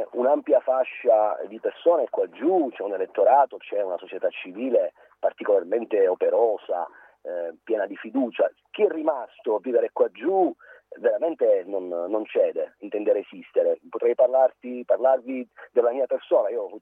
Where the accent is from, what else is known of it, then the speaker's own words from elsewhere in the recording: Cosenza, Calabria, Italy; come altre migliaia di calabresi, di cosentini, ho deciso di tornare nella mia terra.